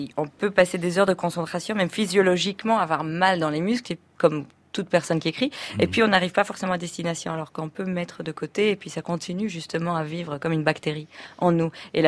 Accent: Paris, Île-de-France, France; je suis de retour entièrement en France, à Paris. Je suis parisienne, je vis en France

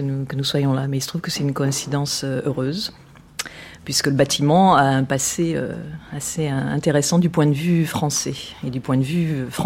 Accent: France; Non, je suis française.

